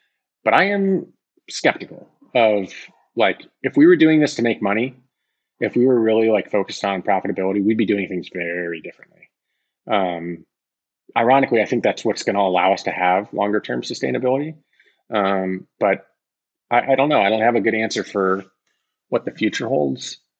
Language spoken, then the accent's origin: English; Chicago, Illinois, United States; now in Charleston, United States; I've been in Charleston for 9 years, but I'm from Chicago originally